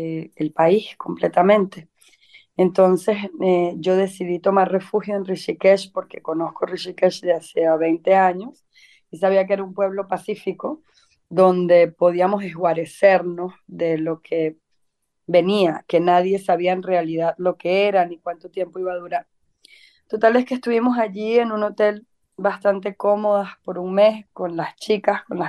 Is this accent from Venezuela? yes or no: yes; Venezuela; also born or lived in India; yo soy venezolana, de trabajo social en Venezuela